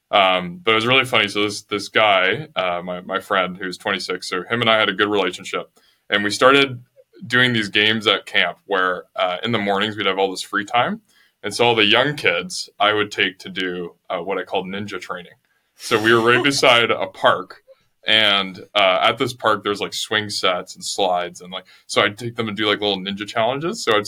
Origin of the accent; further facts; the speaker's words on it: Collingwood, Ontario, Canada; It was back in my hometown of Collingwood, Ontario.